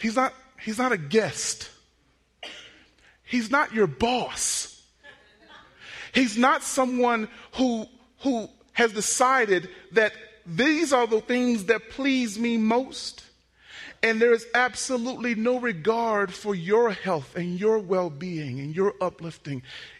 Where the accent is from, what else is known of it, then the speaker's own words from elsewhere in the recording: Texas, United States; I am from Texas, okay? There's two more coming, okay? Listen to me. I'm from Texas, okay?